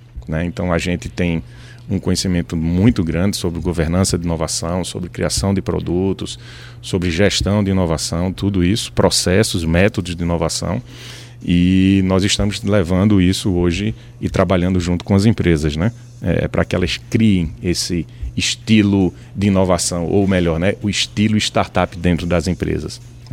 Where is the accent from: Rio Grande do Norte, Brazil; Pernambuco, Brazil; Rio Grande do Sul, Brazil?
Pernambuco, Brazil; Recife; Sou do Recife, muito orgulho.